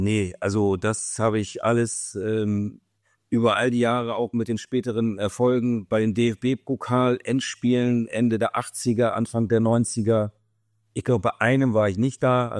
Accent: Bremen, Germany; Und dann lag als Bremer dann auch zwangsläufig und sowieso Werder Bremen sehr, sehr nah.

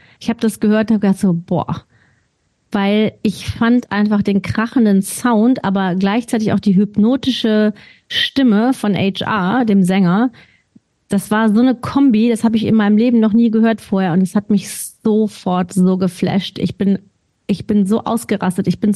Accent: Hilden, North Rhine-Westphalia, Germany; Ich komme ja aus Hilden bei Düsseldorf

